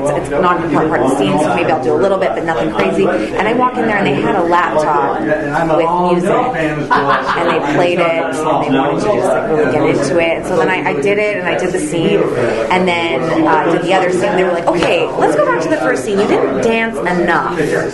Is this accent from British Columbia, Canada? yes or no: yes; Vancouver, British Columbia, Canada; I'm from Vancouver, so I did a lot of local theater